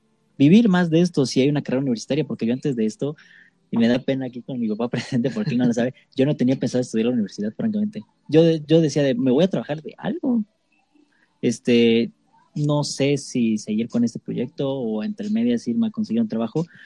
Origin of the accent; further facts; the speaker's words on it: Jojutla, Morelos, Mexico; yo vengo principalmente de igual del estado de Morelos, pero de Jojutla, un micro municipio chiquitillo ahí, caluroso, como no tienen idea.